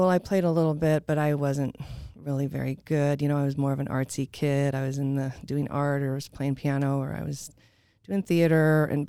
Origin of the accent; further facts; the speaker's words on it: Boise, Idaho, United States; also born or lived in Walla Walla, United States; I grew up here in Boise. There's a couple of us left, I think, that can claim that title.